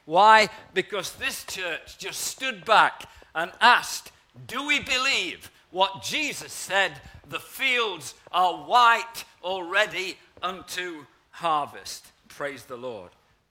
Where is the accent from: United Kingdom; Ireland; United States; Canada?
United Kingdom; East Midlands; accent: Nottinghamshire; When I got saved in a little church in the heart of Nottinghamshire, you can tell by my refined accent, in the heart of Nottinghamshire